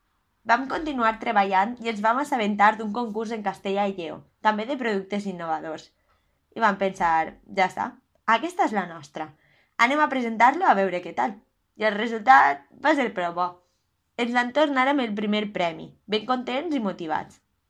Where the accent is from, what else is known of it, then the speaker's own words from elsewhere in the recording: Pego, Valencian Community, Spain; tinc 21 anys i sóc de Pego.